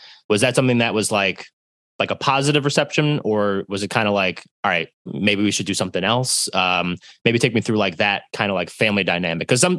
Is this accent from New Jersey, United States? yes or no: yes; Brick, New Jersey, United States; so born and raised in Jersey, in Brick, still living in Brick with a little bit of a hiatus